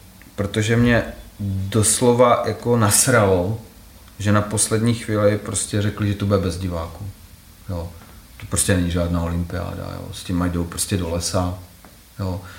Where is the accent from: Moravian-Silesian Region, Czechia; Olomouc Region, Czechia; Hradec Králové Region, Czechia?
Olomouc Region, Czechia; Olomouc; now in Prague, Czech Republic; jsem Olomoučák, žiju hodně v Praze, taky v Berlíně částečně.